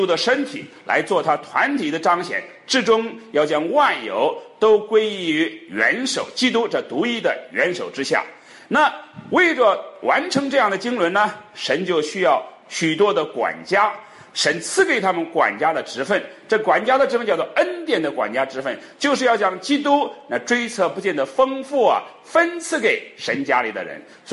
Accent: China; 所以我们中国人有个说法叫做钟鸣鼎食之家

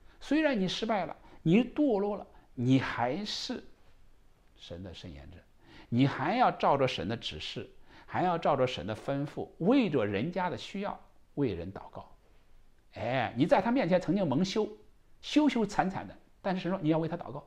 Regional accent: China; 就像我们中国人写这个先祖的历史，都是写光辉的一面的、荣耀的一面呢

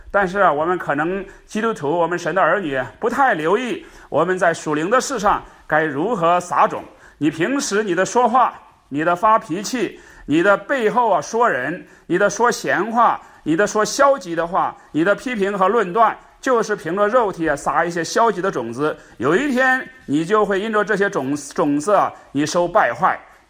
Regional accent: China; 我们中国人有一个说法叫做种瓜得瓜，种豆得豆

